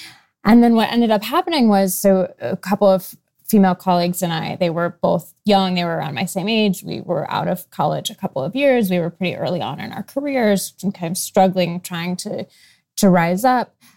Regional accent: Seattle, Washington, United States; I grew up in Seattle. I have really progressive parents. I have younger brothers.

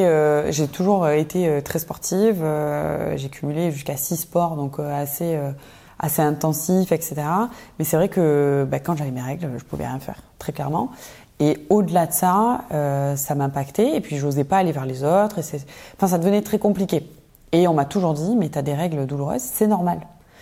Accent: Marseille, Provence-Alpes-Côte d'Azur, France; moved away as an adult; moi, je suis née à Marseille et j'ai grandi à Marseille. J'ai quitté la ville phocéenne à mes 19 ans pour rejoindre la capitale dans laquelle j'ai vécu presque 14 ans pour finalement redescendre dans le sud et habiter dans un petit village qui s'appelle Carré-le-Rouet

